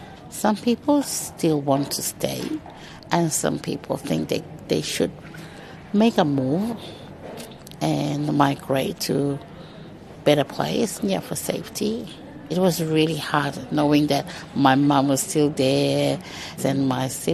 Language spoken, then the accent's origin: English; Tuvalu; Growing up in Tuvalu, like, we live in extended families.